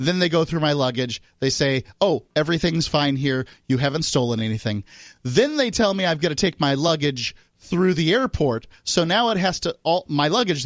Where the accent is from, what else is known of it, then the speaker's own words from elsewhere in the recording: New Hampshire, United States; also born or lived in Florida; I'm from New Hampshire. I left New Hampshire to travel